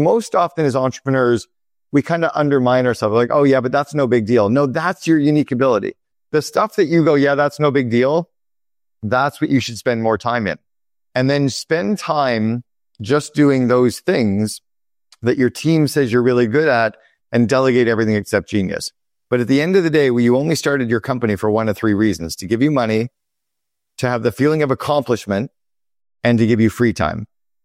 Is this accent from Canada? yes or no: yes; Sudbury, Ontario, Canada; We grew up together in Sudbury, Canada. He's from Canada originally, from Northern Ontario.